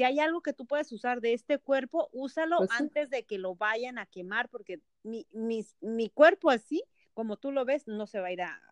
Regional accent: Mexico; en la comunidad mexicana, tú y yo somos de México.

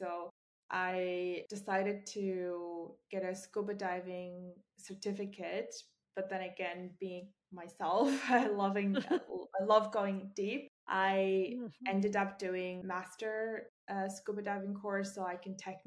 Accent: Mongolia; English is a second language; And when I said I'm from Mongolia, it's a landlocked country, so we're not really familiar with the water and everyone's scared of it. And I think I saw the ocean for the first time when I was maybe 16 or, yeah, 16.

